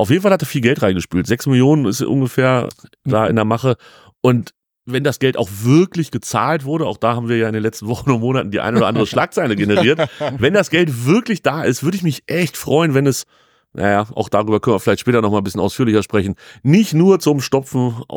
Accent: Hanover, Lower Saxony, Germany; ich komme halt aus Hannover, was soll ich machen?

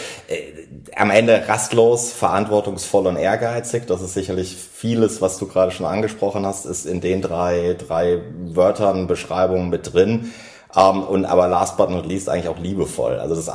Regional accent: Heidelberg, Baden-Württemberg, Germany; ich komme aus Heidelberg ursprünglich und kenne den Kraichgau eigentlich wie meine Westentasche.

